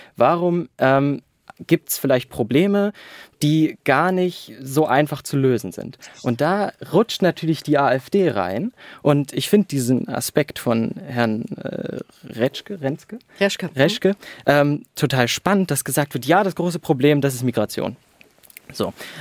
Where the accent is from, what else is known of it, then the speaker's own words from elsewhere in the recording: East Germany, Germany; Ich komme aus Ostdeutschland, also meine Familie auch.